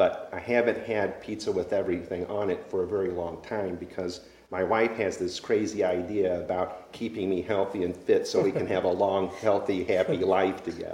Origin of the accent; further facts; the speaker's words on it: Michigan, United States; But I grew up in Michigan. So mm-hmm. I'm an alumni of Michigan State University